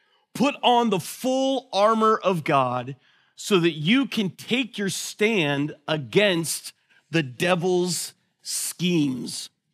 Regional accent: United States; accent: American; and I hope you can understand through my thick American accent

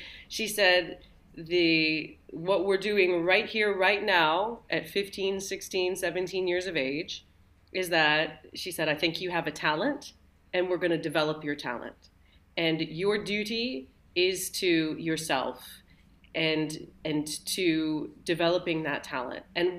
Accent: Richmond, Virginia, United States; now in United Kingdom; I'm American, but I live in the UK. And I grew up in Virginia, in Richmond, Virginia.

